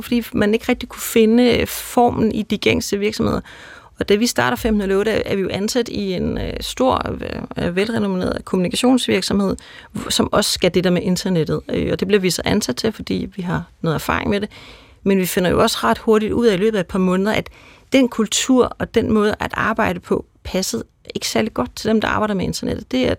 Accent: Capital Region of Denmark, Denmark; Jamen, altså jeg er fra Bornholm

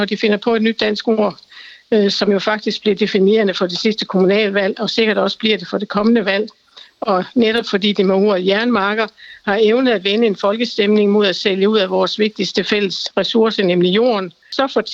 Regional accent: Silkeborg, Central Denmark Region, Denmark; og jeg kommer fra Silkeborg.

